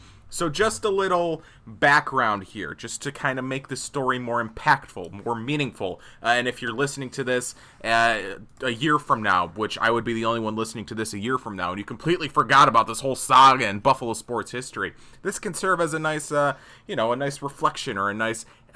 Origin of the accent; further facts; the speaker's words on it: United Kingdom; I'm British, so I just end, I naturally end words with A's with R's.